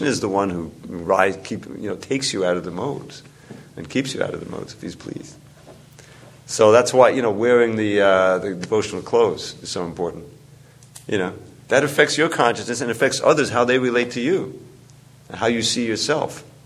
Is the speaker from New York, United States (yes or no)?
yes; New York, United States; I think, you know, as a just an ordinary kid growing up in New York, who had any, you know, ability to resist that?